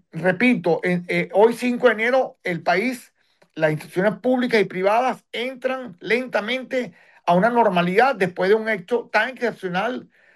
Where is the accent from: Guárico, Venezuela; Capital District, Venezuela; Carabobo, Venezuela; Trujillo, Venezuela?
Capital District, Venezuela; Caracas; born there; yo nací en Caracas y la inmensa mayoría de mi generación nacimos en Venezuela.